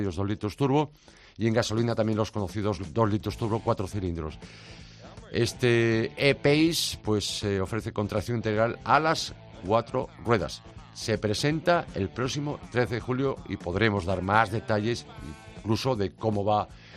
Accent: A Coruña, Galicia, Spain; y por último, en mi tierra, en Coruña

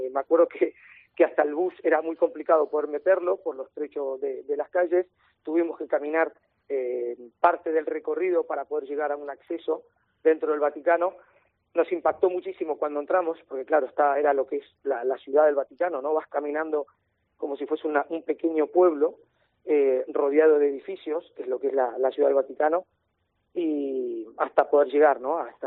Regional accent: Buenos Aires, Argentina; yo soy de la Plaza Misericordia

